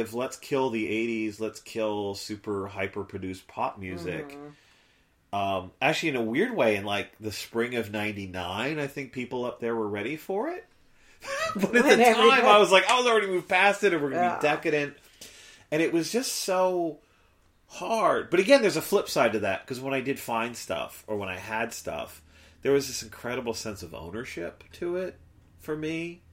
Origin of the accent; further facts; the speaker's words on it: New Jersey, United States; I was in the New York City media market growing up in New Jersey.